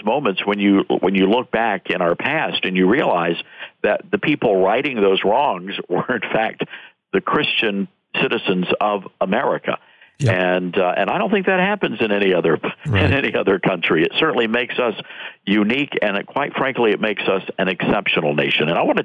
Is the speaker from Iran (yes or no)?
no; Deep South, United States; born there; I was born in the Deep South, and so I, you know, race relations is a very important thing to me.